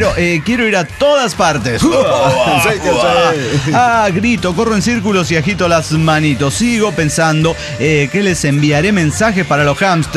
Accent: Guanajuato, Mexico; porque somos de Guanajuato

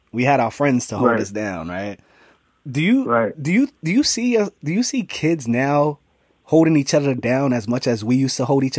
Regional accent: Bronx, New York, United States; I was raised not too far from there. I was raised on Jackson Avenue, the 2 and the 5 train near St. Mary's Park.

